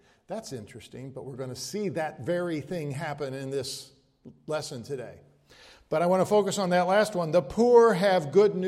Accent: Midwest, United States; accent: Midwestern; Take my Midwestern accent out of it.

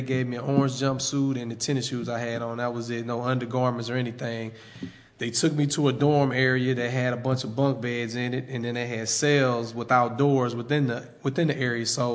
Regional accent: East St. Louis, Illinois, United States; I'm from East St. Louis, Illinois

